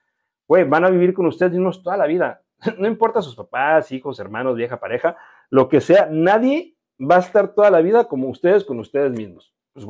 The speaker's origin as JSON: {"language": "Spanish", "town": "Guadalajara", "region": "Jalisco", "country": "Mexico", "said": "yo soy de GDL."}